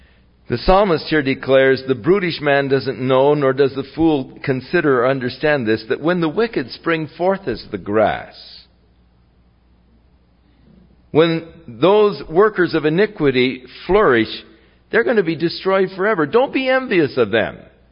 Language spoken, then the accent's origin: English; Ventura, California, United States; My father, for years, was a sales engineer for the Southern Counties Gas Company when we were growing up in Ventura.